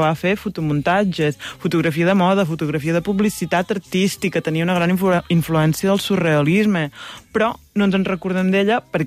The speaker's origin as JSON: {"language": "Catalan", "region": "Catalonia", "country": "Spain", "said": "jo que sóc del costat de Valls"}